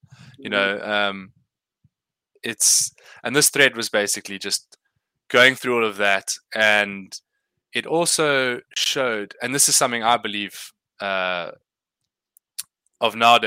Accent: South East England, United Kingdom; And it'll only be in my hometown for now, but Kent is a county in the UK, and quite a large one

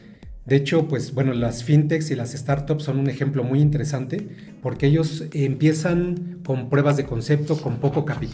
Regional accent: Mexico; yo soy mexicano, entonces conozco mucho más de implementaciones mexicanas

